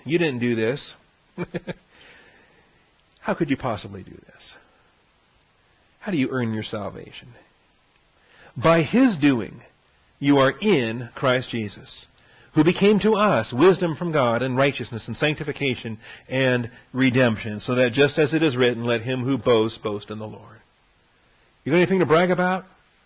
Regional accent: West Coast, United States; Of course, I'm from the West Coast.

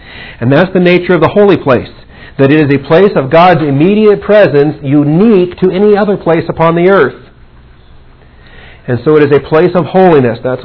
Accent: Texas, United States; And so I said, shoot, sign me up. I'm a Texan.

